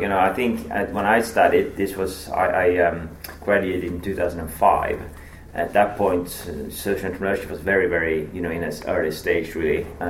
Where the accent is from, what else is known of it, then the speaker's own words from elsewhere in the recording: Stockholm, Stockholm County, Sweden; I grew up in Stockholm, just north of Stockholm.